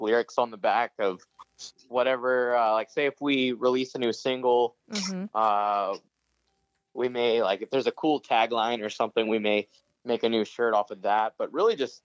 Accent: Texas, United States; so we're from Texas, but we had a run up to Chicago.

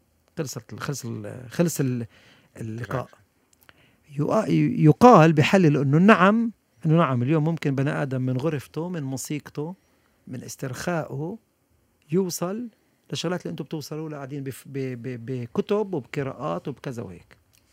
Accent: Haifa, Haifa District, Israel; طبعا انا من حيفا طبعا، بس ما بعرف ليش قلت حيفا، بس احنا ربينا بحيفا

